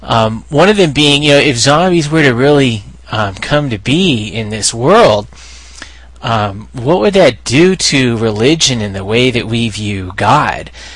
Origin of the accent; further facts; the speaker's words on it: Hayward, California, United States; Hey, I spent most of my life growing up in Hayward, California there, so a fellow homeboy